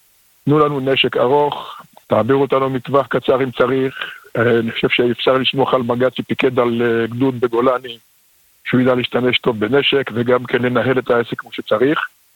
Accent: Jerusalem, Jerusalem District, Israel; אני מירושלים, רמת שלמה, מרחק יריקה משכונת שועפת

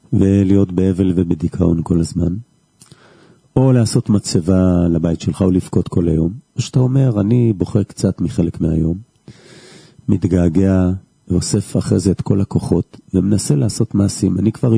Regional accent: Jerusalem, Jerusalem District, Israel; כילד בשכונת פגי סנדריה.

